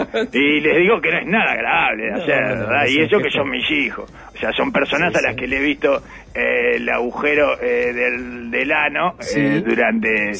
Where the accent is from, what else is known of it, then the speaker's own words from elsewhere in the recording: Canary Islands, Spain; Como nosotros, sí, como nosotros, como los canarios, en general, ¿verdad?